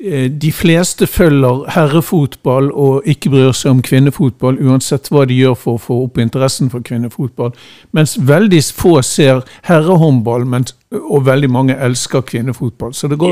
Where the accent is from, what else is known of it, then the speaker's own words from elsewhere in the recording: Bergen, Vestland, Norway; jeg er fra Bergen og vet jo at forholdet til Brann nærmest religiøst i den byen